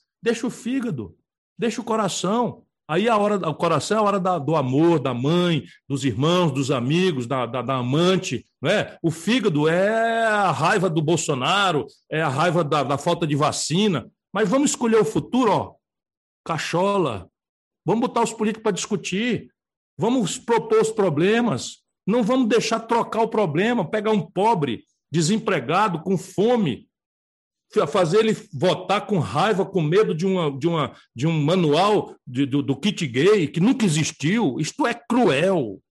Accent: Brazil; que eu suplico como brasileiro a todos os meus irmãos dessa grande nação

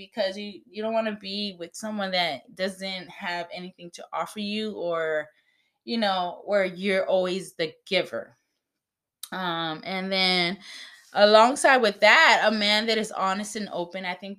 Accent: Cuba; English is a second language; And excuse my accent. I'm Cuban, and sometimes I can't say certain words

